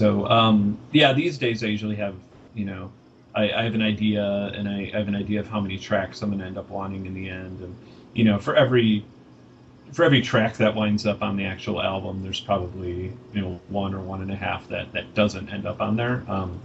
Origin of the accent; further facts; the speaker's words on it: Chicago, Illinois, United States; Simply growing up in South Chicago, that's where the whole scene kind of started.